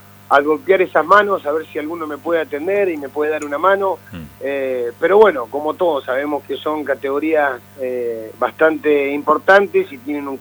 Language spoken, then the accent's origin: Spanish; Río Colorado, Río Negro, Argentina; algunas empresas de mi pueblo, Río Colorado